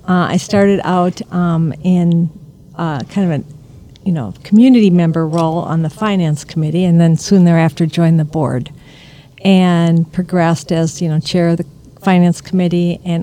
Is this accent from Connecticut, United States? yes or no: no; Iowa, United States; I actually grew up in a small town in northeast Iowa.